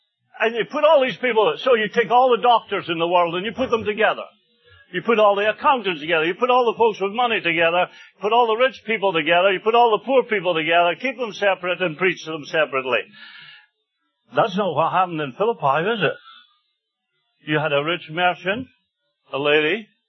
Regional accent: Scotland, United Kingdom; I was brought up in Scotland, in case you haven't guessed, but I was brought up in Scotland and deeply religious. My mother was West Highland.

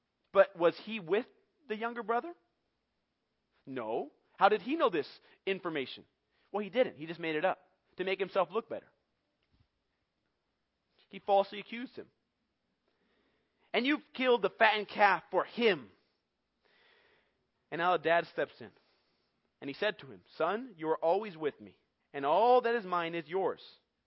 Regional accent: Bolivia; because I'm from a Latin culture. I'm American and Bolivian. I was born and raised in Bolivia.

